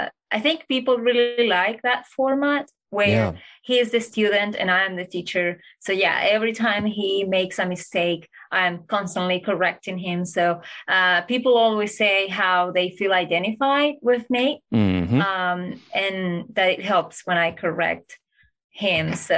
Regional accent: Colombia; English is a second language; I am from Colombia. My husband is from the US.

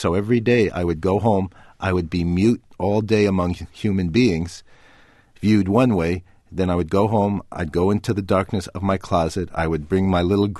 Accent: New York City, New York, United States; because growing up in New York City, I actually never even saw a cow until I went to college in Maryland.

